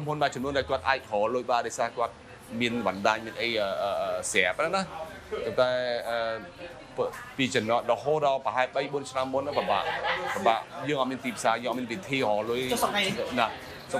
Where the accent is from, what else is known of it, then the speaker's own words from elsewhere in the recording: France; moved away as an adult; also born or lived in Svay, Cambodia; now in Cambodia; ពីជំនាន់ពីឆ្នាំ1971ហើយ1975ហ្នឹងមកដល់ពតហ្នឹងខ្ញុំទៅស្រុកប្រាំងពួកគ្រួសារខ្ញុំទៅទៅស្រុកស្រុកប្រាំងហើយខ្ញុំធំនៅស្រុកប្រាំងឯងបានពេលបានខ្ញុំត្រឡប់មកនៅស្រុកខ្មែរវិញ25ឆ្នាំមុន27ឆ្នាំមុនឆ្នាំ1993